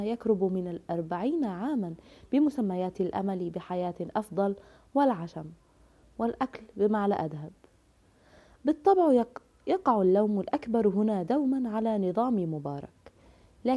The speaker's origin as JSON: {"language": "Arabic", "country": "Egypt", "said": "على تأقلم العقل البشري مع حياتنا كمصريين بشكل خاص"}